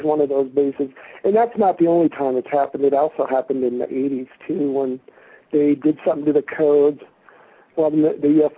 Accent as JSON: {"language": "English", "town": "Northwood", "region": "North Dakota", "country": "United States", "tie": "born or raised there", "said": "We lived in a small town called Northwood, North Dakota"}